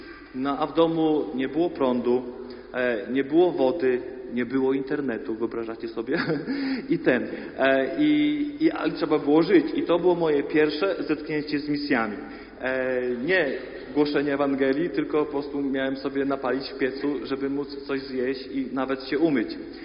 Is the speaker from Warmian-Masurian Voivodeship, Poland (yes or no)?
no; Medyka, Subcarpathian Voivodeship, Poland; jestem salwatorianinem, pochodzę z Medyki